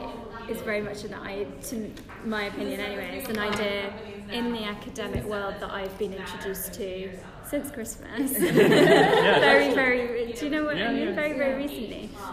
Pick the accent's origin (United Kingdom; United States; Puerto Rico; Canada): United Kingdom; England; I'm growing up in England and I didn't know anything we were talking about